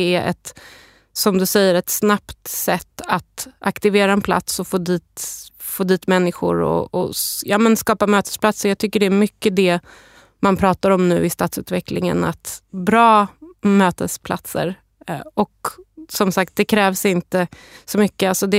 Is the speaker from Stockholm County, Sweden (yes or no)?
yes; Stockholm, Stockholm County, Sweden; jag är själv uppvuxen på Södermalm i Stockholm